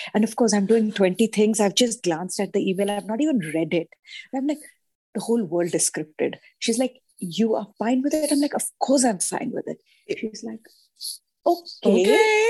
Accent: Ranchi, Jharkhand, India; also born or lived in Punjab; So I grew up in this really this small town in India called Ranchi, which is in eastern India, very close to Calcutta. And I was born in Punjab, but my parents were working over there. So I spent like till my 12th grade

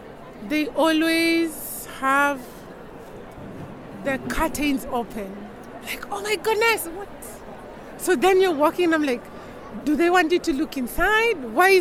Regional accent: Kenya; now in Netherlands; and I'm from Kenya.

